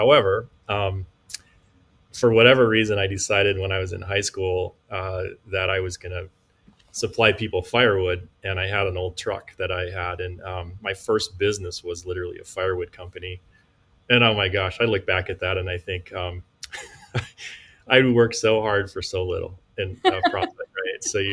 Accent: Montana, United States; Yeah, I'm born and raised in the state of Montana. So I grew up outside of the capital city, the thriving capital city of Helena.

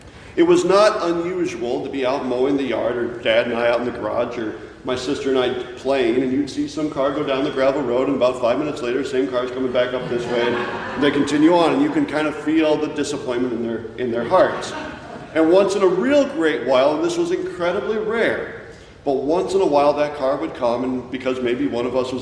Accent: Illinois, United States; I grew up in Northwest Illinois outside of Galena, so there's awesome driving up there, in my humble opinion.

